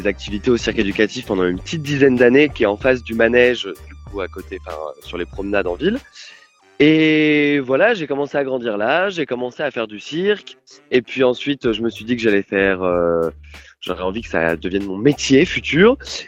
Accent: Reims, Grand Est, France; born there; je suis né à Reims, à Courlancy.

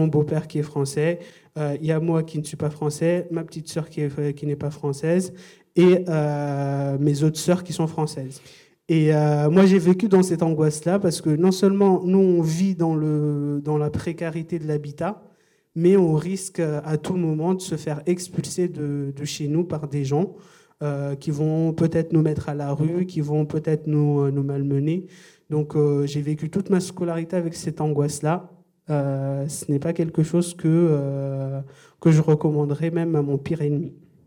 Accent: Comoros; born there; also born or lived in Mayotte; je suis né aux Comores, je n'ai pas la nationalité française, j'ai vécu à Mayotte

